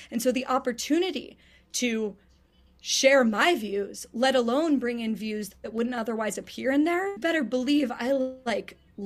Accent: Pittsburgh, Pennsylvania, United States; moved away as an adult; I grew up in the Jewish community of Pittsburgh. My parents are high school sweethearts. My dad's a political conservative. My mom is a liberal. I left Pittsburgh, went to Columbia University

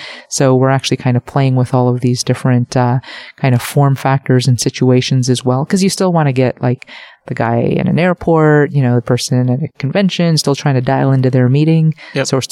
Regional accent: United States; So my family's from Korea, like I'm American

